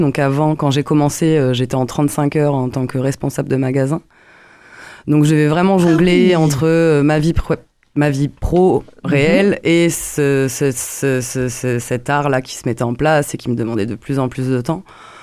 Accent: Normandy, France; Comme je viens de Normandie et que j'étais à la campagne, il n'y avait pas grand chose à faire

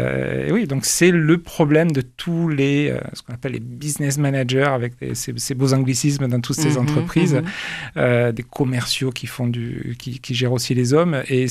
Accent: Toulouse, Occitanie, France; Je suis toulousain, j'ai fait toute ma carrière sur Toulouse.

